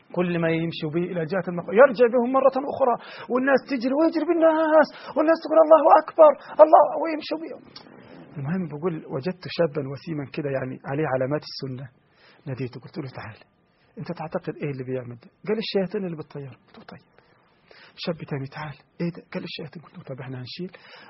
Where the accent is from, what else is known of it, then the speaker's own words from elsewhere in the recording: Egypt; وعندنا في مصر في شيء يحدث في مصر تقريبا أو سوريا وتركيا